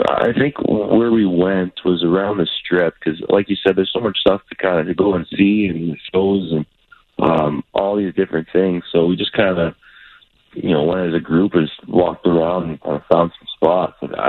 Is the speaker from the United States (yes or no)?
no; Edmonton, Alberta, Canada; I'm from Edmonton